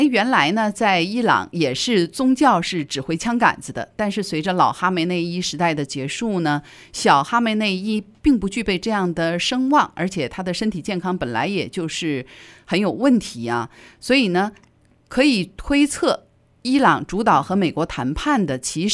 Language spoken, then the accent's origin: Chinese; China; 看来我们中国人对这种用兵之法哈也是比较的了解了。